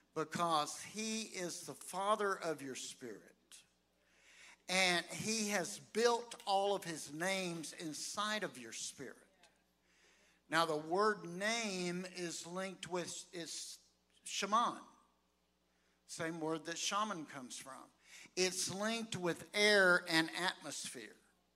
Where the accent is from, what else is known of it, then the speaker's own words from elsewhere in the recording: United States; I grew up on the Sabine River with lots of understanding of all of that.